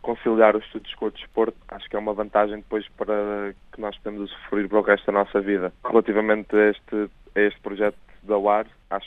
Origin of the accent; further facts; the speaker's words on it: Lisbon, Portugal; now in Porto, Portugal; este ano tenho estado no Porto a estudar, porque eu sou de Lisboa, só que com os treinos da Seleção Nacional são realizados no Porto, fiquei a viver no Porto.